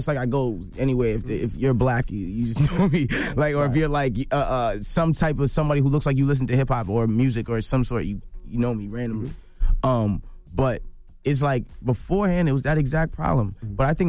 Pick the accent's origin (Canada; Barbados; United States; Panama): Barbados; Nah, I'm actually Bayesian. I'm just Jamaican by association.